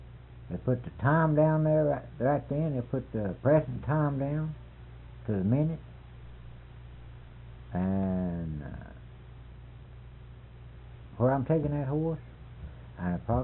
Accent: West Virginia, United States; I'm from West Virginia.

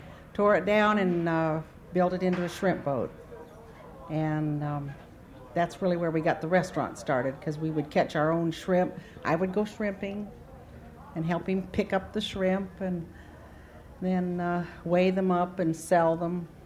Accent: Minneapolis, Minnesota, United States; now in Florida, United States; I'm from Minnesota, from Minneapolis. And my family was in sales. And I moved to Florida, and I went fishing.

